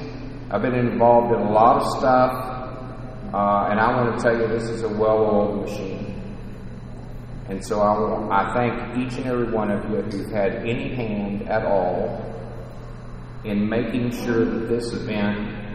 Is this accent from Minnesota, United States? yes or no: no; Dallas, Texas, United States; I am from Dallas, Texas. I'm from the Chicago group of Alcoholics Anonymous in Dallas, Texas.